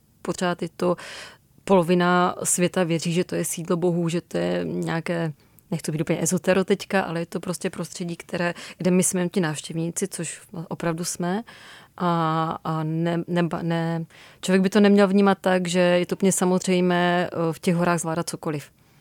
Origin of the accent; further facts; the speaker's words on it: Opava, Moravian-Silesian Region, Czechia; Já jsem z Opavy původem, takže jsem tak pendlovala dětství Jeseníky, Beskydy.